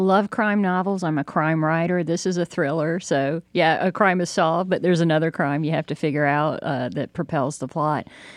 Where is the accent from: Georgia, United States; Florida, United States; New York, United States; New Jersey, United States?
Georgia, United States; Jonesboro; I mean, people know I grew up in Jonesboro, about 45 minutes from Atlanta, during the time of the Atlanta child murders.